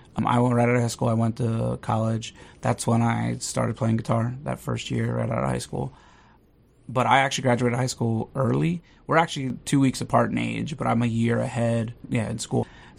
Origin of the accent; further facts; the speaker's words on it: Pennsylvania, United States; And actually to my hometown, there's direct flights now out of Savannah to Allentown, Bethlehem Easton Airport. Okay. It's like 10 minutes from where I grew up at airport.